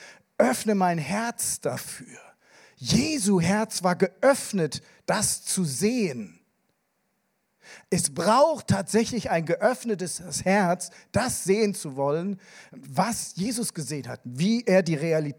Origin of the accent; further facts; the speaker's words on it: Koblenz, Rhineland-Palatinate, Germany; also born or lived in Krefeld; Geboren in diesem Land. Geboren in Krefeld übrigens. Aber aufgewachsen in Koblenz.